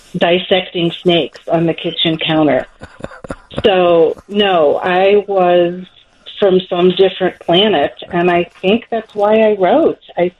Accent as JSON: {"language": "English", "town": "Pittsburgh", "region": "Pennsylvania", "country": "United States", "tie": "born or raised there", "lives_now": "Chicago, United States", "said": "I grew up essentially in Pittsburgh, Pennsylvania."}